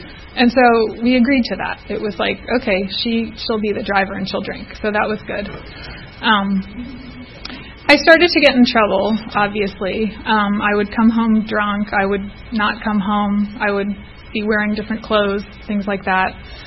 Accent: Baltimore, Maryland, United States; I grew up in Baltimore, Maryland. I had an older sister and my mom and my dad, and I had a pretty typical good childhood.

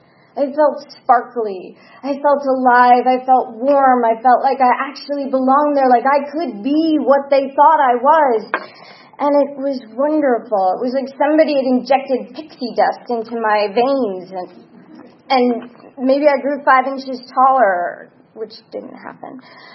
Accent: New Jersey, United States; Yeah, I'm from New Jersey. I didn't want anything

